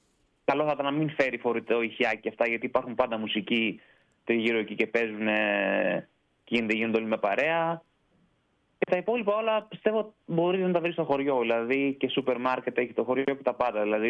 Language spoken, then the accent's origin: Greek; Ptolemaida, Western Macedonia, Greece; born there; Εγώ γεννήθηκα πιο δίπλα, στην Τολμαίδα